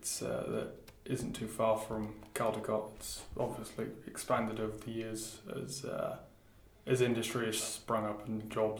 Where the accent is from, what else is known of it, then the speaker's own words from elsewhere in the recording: Undy, Wales, United Kingdom; I was born in the Royal Gwent in Newport in 1999. I've lived in Undy all my life.